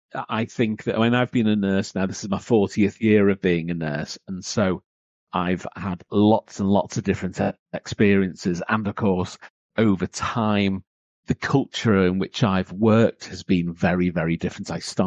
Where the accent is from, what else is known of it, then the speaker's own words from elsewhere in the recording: Liverpool, North West England, United Kingdom; So I grew up in Liverpool.